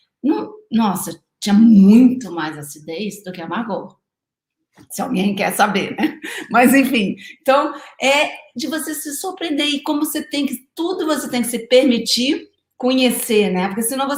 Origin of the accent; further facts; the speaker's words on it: Rio de Janeiro, Brazil; no Rio de Janeiro, que eu venho do Rio de Janeiro.